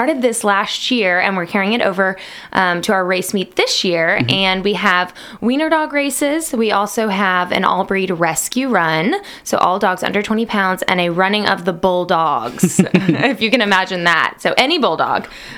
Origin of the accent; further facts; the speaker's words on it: Houston, Texas, United States; now in Lexington, United States; I'm originally from Houston, Texas. Cool. Made my way up to Lexington about 4 years ago.